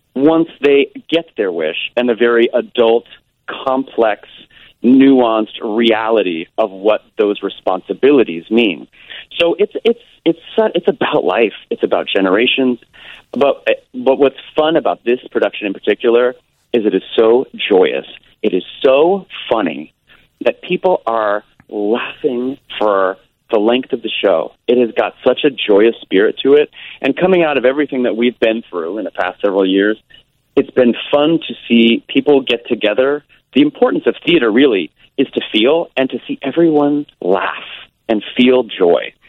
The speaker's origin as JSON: {"language": "English", "town": "Kansas City", "region": "Missouri", "country": "United States", "tie": "born or raised there", "said": "And I saw that when I was a kid growing up in Kansas City."}